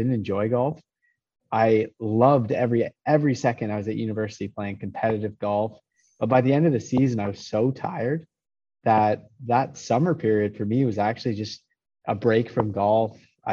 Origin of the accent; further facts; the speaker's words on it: Tweed, Ontario, Canada; So I grew up in Tweed, Ontario. So it's like a town of 1,200 or 2,000.